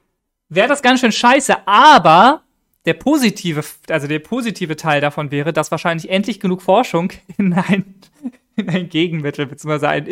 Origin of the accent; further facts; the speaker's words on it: Hamburg, Germany; die halt auch wirklich direkt in meiner Heimatstadt sind